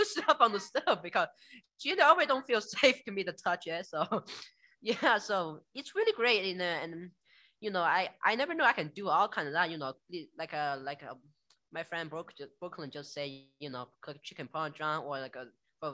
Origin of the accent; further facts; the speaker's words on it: China; English is a second language; moved away as an adult; I am from China, and I got here like about 5 years ago